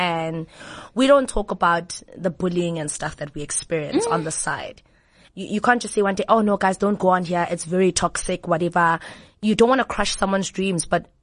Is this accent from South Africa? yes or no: yes; Gauteng, South Africa; I'm from the East Rand, guys, born and bred in Spread View.